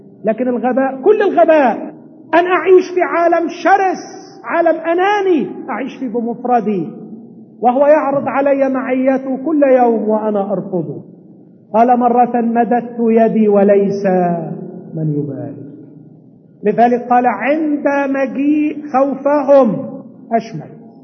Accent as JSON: {"language": "Arabic", "country": "Egypt", "said": "ودي بالمناسبة برضو عيب من عيوبنا كمصريين"}